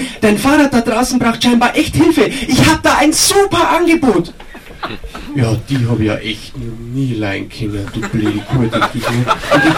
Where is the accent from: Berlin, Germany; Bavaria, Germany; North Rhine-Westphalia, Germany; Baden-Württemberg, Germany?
Bavaria, Germany; Regensburg; Also ich komme aus Regensburg, da gibt es auch einen Slam, übrigens auch nächste Woche.